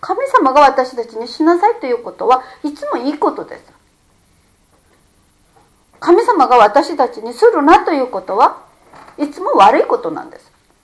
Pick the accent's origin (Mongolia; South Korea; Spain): South Korea; Japanese is a second language; moved away; also born or lived in Japan / United States; 私が韓国で生まれ育ち、また日本で生活し、アメリカで生活して、